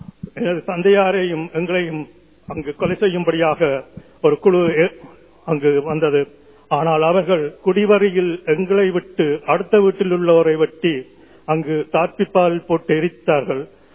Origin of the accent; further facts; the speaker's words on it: Vavuniya, Northern Province, Sri Lanka; வவுனியாவில் வந்து நடுக்காட்டில் இருந்தோம். ஏனென்றால் நமக்கு அவ்வளவு சத்துராதிகள் அங்கிருந்த நிமித்தமாக வவுனியாவில் நடுக்காட்டில் இருந்தோம். அங்கிருந்தான் நான் வளர்ந்தேன்.